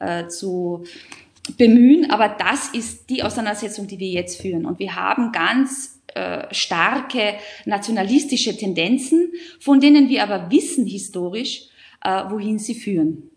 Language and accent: German; Carinthia, Austria; Wir sind die meiste Zeit irgendwo halt jemand mit Migrationshintergrund. Es ist ja ganz egal, ob das jetzt Salzburg, Vorarlberg oder eben ich als Kärntner Slowenien ist.